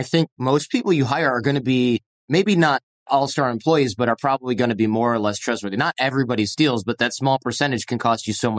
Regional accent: Michigan, United States; You know, I'm from Michigan, but I'm from north of Detroit.

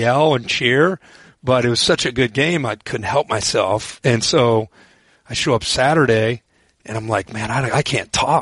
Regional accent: Ohio, United States; I just growing up in Ohio, it's kind of part of your way you're raised.

